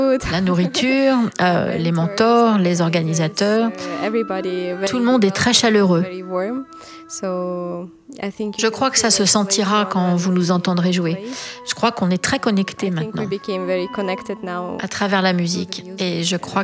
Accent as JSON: {"language": "French", "country": "Ukraine", "lives_now": "France", "said": "Je viens d'Ukraine et je joue de l'accordéon."}